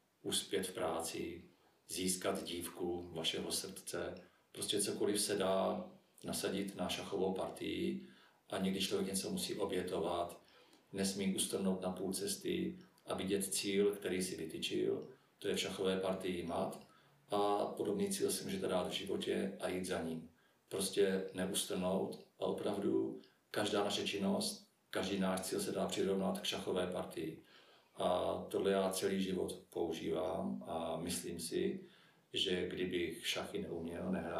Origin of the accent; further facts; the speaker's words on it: Letohrad, Pardubice Region, Czechia; ve školní družině v Letohradě, odkud pocházím